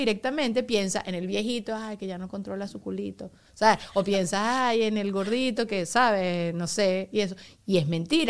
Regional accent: Venezuela; si somos los latinos, si somos los venezolanos

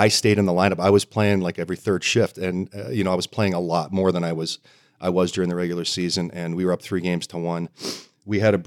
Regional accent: Calgary, Alberta, Canada; it was amazing playing in my hometown for a couple years. I grew up a huge Calgary Flames fan

